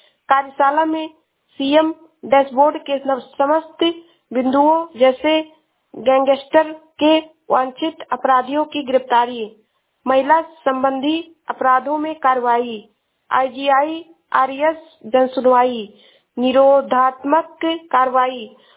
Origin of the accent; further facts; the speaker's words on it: Uttar Pradesh, India; मैं जिला सरावस्ती से हूँ।